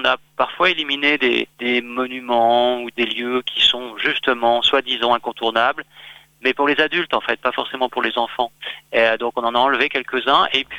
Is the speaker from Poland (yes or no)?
no; Lyon, Auvergne-Rhône-Alpes, France; Moi, je suis lyonnais.